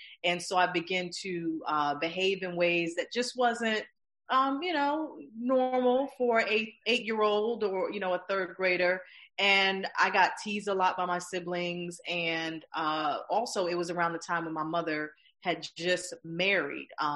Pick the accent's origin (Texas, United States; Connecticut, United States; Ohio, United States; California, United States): Connecticut, United States; also born or lived in South Carolina; this was around the same time that we just moved back to Connecticut. So third grade was where I started back into elementary school in Connecticut. But prior to that, I had grew up in the S